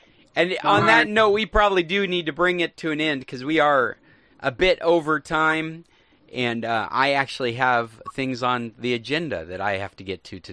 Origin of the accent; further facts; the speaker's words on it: Anchorage, Alaska, United States; growing up in Anchorage, which is central Alaska, my fond memories are going to school in the dark and getting out of school in the dark.